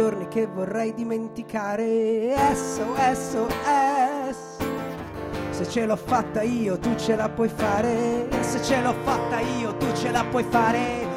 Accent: Rome, Lazio, Italy; io sono a Bombay, vengo da Roma, Torpignattara

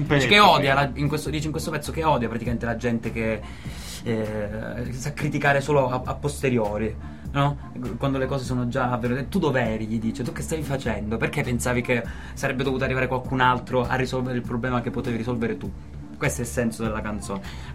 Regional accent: Calabria, Italy; questo caldo non mi sfianca, sono calabrese

